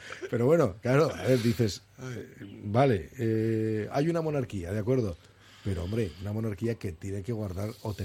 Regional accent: Bilbao, Basque Country, Spain; Pues yo es que soy de la República de Begoña

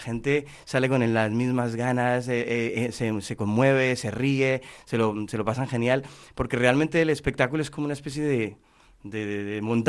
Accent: Colombia; now in Spain; terminé cantando en musicales aquí en España. Yo soy de Colombia

